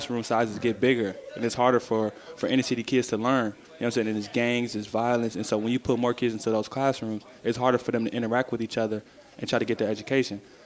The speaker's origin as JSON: {"language": "English", "town": "Cleveland", "region": "Ohio", "country": "United States", "tie": "born or raised there", "said": "But when I was growing up in Cleveland, I didn't start playing basketball until I got to high school, until my ninth grade year."}